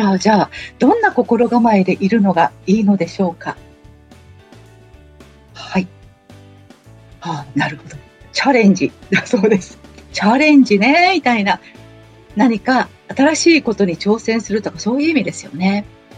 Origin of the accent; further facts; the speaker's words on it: Kamakura, Kanagawa, Japan; そして私の実家が鎌倉なので、2日と3日は箱根駅伝なんですね。